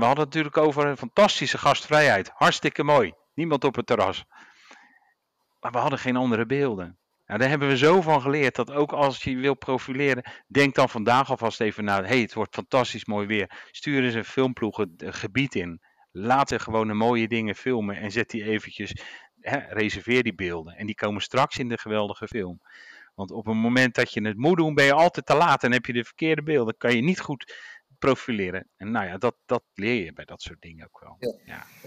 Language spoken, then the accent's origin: Dutch; Netherlands; wat wij eigenlijk als Hollanders, Nederlanders, vergeten we dat eigenlijk te veel. Wij zijn een super Calvinistisch land